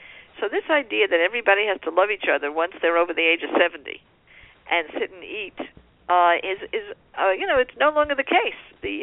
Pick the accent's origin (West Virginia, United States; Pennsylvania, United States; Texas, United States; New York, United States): New York, United States; New York City; I will say that as a New Yorker, New York City is a great place to retire